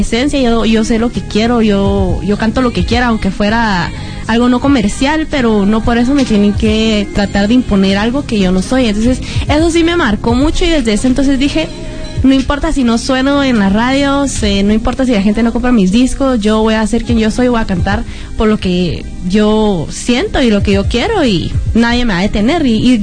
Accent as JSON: {"language": "Spanish", "country": "Guatemala", "tie": "born there", "said": "Mi mamá es guatemalteca y española, y mi papá es 100% chino, nací en Guate. Entonces soy como 50 china, algo española y otro por ciento guatemalteca."}